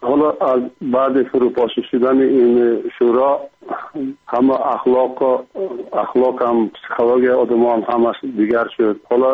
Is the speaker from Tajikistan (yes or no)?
yes; Tajikistan; now in Kyrgyzstan; برای اینکه 1988 از تاجیکستان کوچیده به قرغیزستان آمدم، با اختیار خودم نآمدم